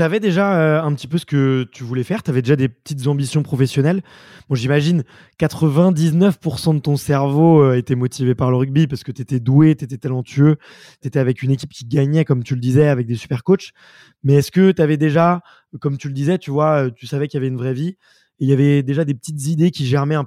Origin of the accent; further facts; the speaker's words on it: France; en tant que Français